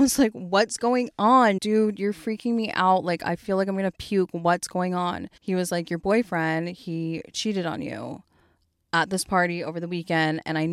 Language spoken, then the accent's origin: English; United States; But since Tom is from England and I'm from America, we actually had to be apart